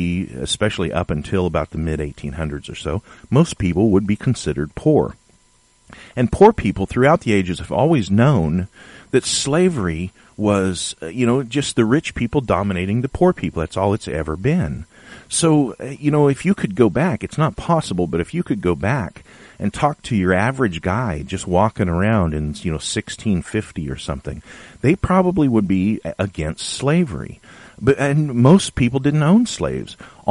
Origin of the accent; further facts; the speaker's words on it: California, United States; born there; I'm not a Southerner. I'm not from the South. I was born in California.